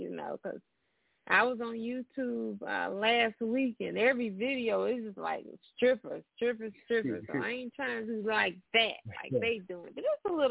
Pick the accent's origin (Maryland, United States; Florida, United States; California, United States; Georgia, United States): Florida, United States; Jacksonville; Yeah, we're going to be in Jacksonville, just right here in my hometown.